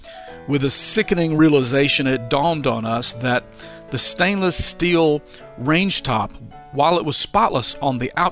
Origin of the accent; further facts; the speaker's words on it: Louisiana, United States; Now, we were not actual Cajuns by either blood or upbringing, but hey, we were raised in Louisiana, after all.